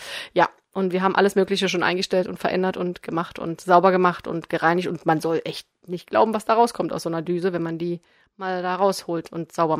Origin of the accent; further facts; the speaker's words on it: Magdeburg, Saxony-Anhalt, Germany; Wenn du auf mich zeigst, ich komme auch aus Magdeburg.